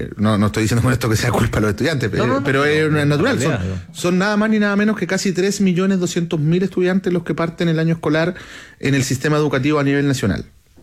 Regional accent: Valparaíso, Chile; yo que soy porteño, nacido y criado en Valparaíso, vivía a la playa cuando joven.

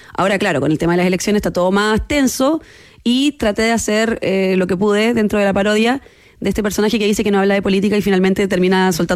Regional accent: Concepción, Biobío, Chile; Yo soy de región, yo soy de Concepción.

